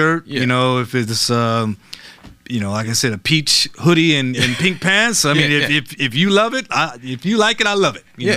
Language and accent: English; Los Angeles, California, United States; moved away as an adult; also born or lived in East Coast; now in New York, United States; I was born on the East Coast, but I was raised in Los Angeles, believe it or not. And so I moved to New York maybe 10 years ago or so.